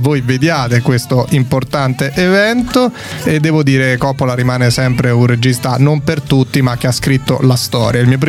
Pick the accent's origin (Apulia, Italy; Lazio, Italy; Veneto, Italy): Lazio, Italy; Rome; E un'altra cosa, noi da romani, da proprio davanti di Roma